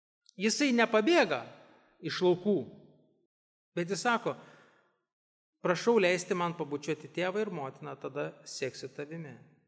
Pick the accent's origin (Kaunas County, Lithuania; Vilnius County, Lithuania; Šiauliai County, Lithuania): Šiauliai County, Lithuania; Šiauliai; esu iš Šiaulių, esu, jo, mano tikėjimo pažinimas yra kitoks, aš kitoj bažnyčiai.